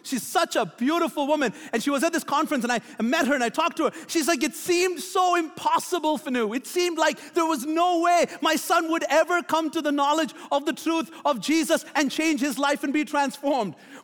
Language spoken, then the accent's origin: English; Bahrain; now in Canada; So I was always an Indian citizen, even though I was born and raised in Bahrain.